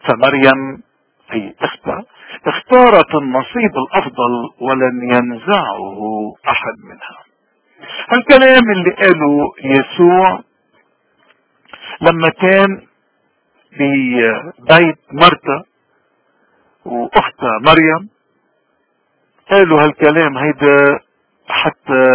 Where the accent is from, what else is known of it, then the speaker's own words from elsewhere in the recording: Lebanon; اليوم كلبنانيين كنا بالاغتراب أو بالوطن الأم لبنان